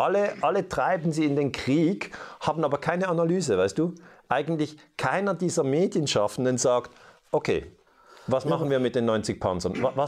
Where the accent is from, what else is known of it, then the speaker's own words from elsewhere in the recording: Switzerland; mich als Schweizer wichtige Frage.